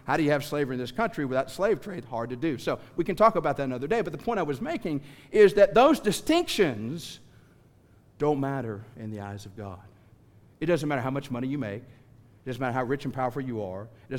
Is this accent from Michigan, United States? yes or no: no; Tennessee, United States; and you got to remember, I'm from East Tennessee, provincial viewpoint, my world's very small